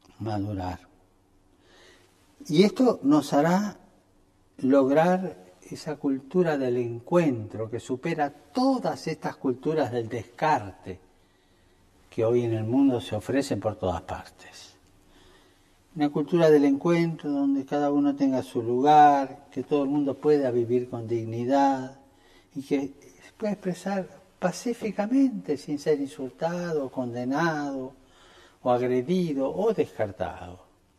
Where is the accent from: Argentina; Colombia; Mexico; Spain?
Argentina; Yo sigo siendo argentino. Yo todavía viajo con pasaporte argentino.